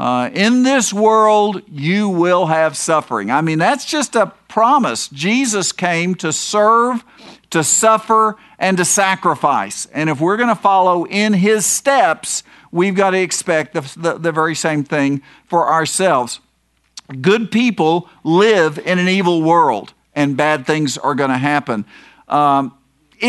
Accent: Oklahoma, United States; I came from Oklahoma.

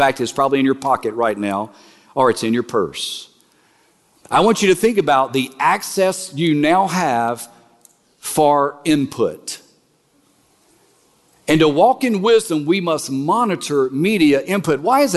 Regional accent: Alexandria, Louisiana, United States; when I was growing up in Castle Village in Alexandria, Louisiana, in a gingerbread house

